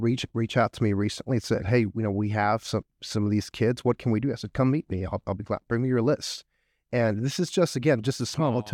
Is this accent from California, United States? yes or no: no; Texas, United States; that's how I felt about, growing up in South Texas.